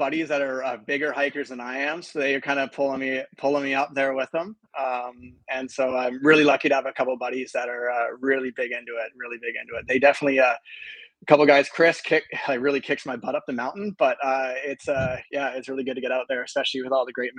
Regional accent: Victoria, British Columbia, Canada; I'm 26. I am born and raised in Victoria on Vancouver Island.

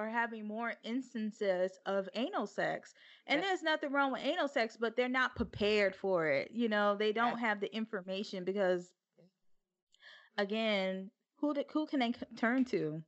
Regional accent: Texas, United States; I remember, because I'm from Texas, and they teach abstinence

